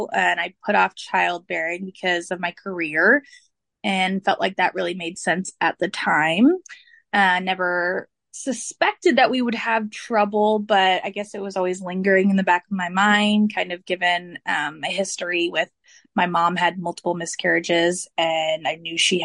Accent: East Coast, United States; I grew up on the East Coast and then I went to college in the Midwest, mm-hmm, and I married someone from the Midwest. So we live here in Northwest Kansas in a very rural area.

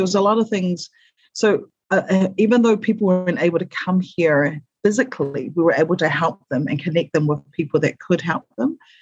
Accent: New Zealand; I'm not actually from Hawaii. I'm actually from Aotearoa, from New Zealand.

